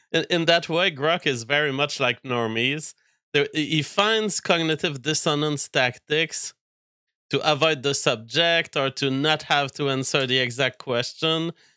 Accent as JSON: {"language": "English", "country": "Canada", "said": "As a Canadian, it was kind of delayed, but now I have it."}